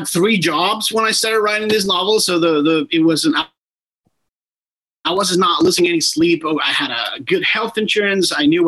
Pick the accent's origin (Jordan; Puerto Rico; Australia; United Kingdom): Puerto Rico; English is a second language; So I was born in Puerto Rico, born and raised, fully bilingual. You know, I started teaching myself English when I was 10